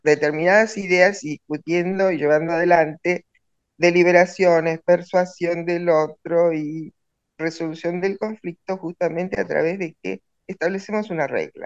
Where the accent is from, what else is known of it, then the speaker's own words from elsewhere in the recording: Villa Regina, Río Negro, Argentina; yo soy de Villa Regina.